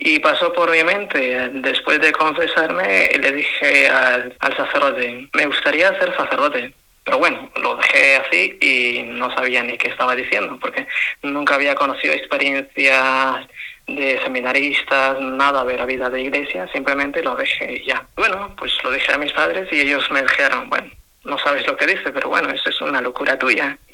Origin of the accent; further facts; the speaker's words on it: Chontales, Nicaragua; soy propiamente de Nicaragua y casi fronteras con Costa Rica, de unas en la diócesis de Juigalpa, que es a la cual estoy encarnado, Juigalpa, que es región Chontales y Río San Juan.